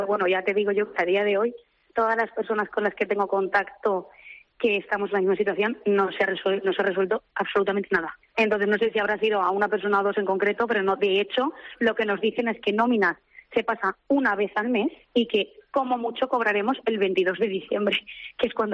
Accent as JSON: {"language": "Spanish", "town": "Castellón", "region": "Valencian Community", "country": "Spain", "said": "La mayoría somos de Castellón. Somos muchos."}